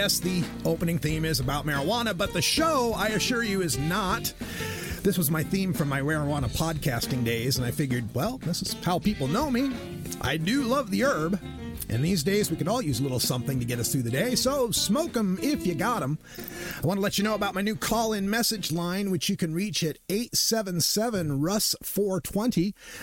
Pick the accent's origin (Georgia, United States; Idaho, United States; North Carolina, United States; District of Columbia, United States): Idaho, United States; Boise; moved away as an adult; A lot of you know that I'm a red state refugee. I'm originally from the Boise, Idaho area. I escaped in the 21st century, and people ask me a lot, you know, why did you leave Idaho?